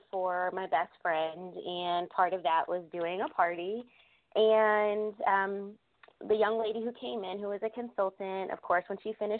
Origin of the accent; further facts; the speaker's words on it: New Hampshire, United States; now in Jacksonville, United States; Originally I'm from New Hampshire, but I've lived in Jacksonville, Florida for quite some time.